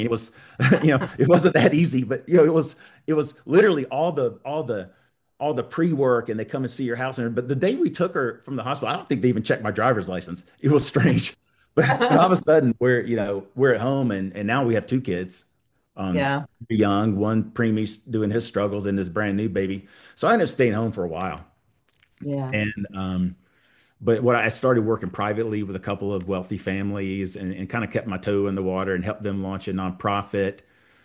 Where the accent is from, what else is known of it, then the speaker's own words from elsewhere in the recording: East Cobb, Georgia, United States; I grew up in East Cobb, where it was.